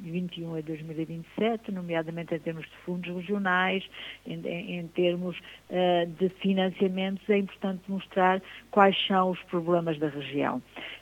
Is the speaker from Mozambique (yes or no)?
no; Beja, Portugal; Eu sou de Beja e eu considero que o distrito de Beja sofre de uma... É um duplo interior, não é?